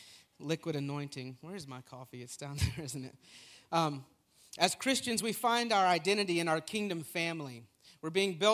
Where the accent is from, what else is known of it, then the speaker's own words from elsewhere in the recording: Tennessee, United States; because I'm from Tennessee and we have porches